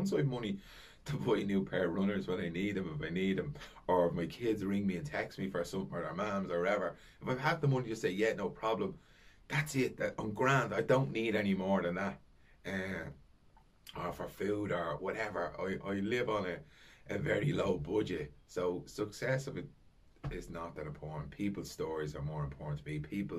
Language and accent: English; Dublin, Leinster, Ireland; I just love the fact that we are from the Liberties and we're representing.